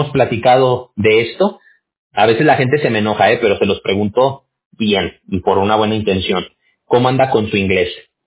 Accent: Mexico; yo también soy mexicano.

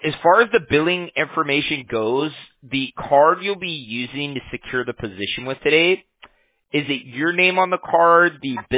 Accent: Huntington Beach, California, United States; I'm from Huntington Beach, right?

